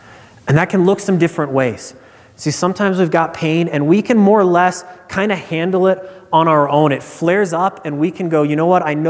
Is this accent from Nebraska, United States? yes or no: yes; Nebraska, United States; moved away as an adult; As some of you know, I grew up in Nebraska. I moved from Nebraska to Houston on December 26th.